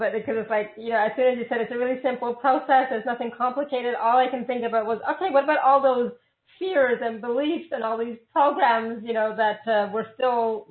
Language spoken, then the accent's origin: English; India; English is a second language; I mean, I'm Indian. I'm from India. All I knew was about was gods and goddesses.